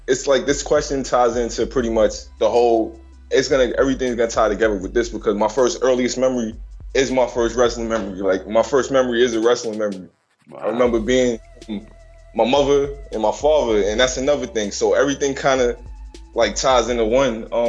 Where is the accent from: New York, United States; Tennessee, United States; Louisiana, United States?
New York, United States; I'm from New York, so Channel 9, they had a news report one night.